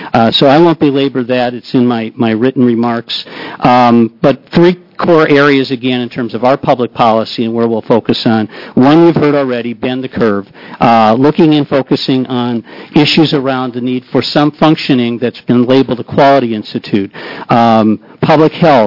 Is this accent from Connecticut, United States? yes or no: no; Lake Oswego, Oregon, United States; For the record, I'm from Lake Oswego, but I'm also a state director for AARP here in Oregon.